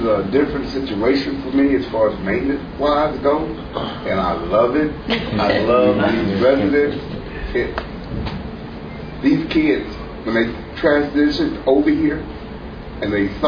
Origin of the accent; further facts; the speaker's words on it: Houston, Texas, United States; I'm from Houston, Texas.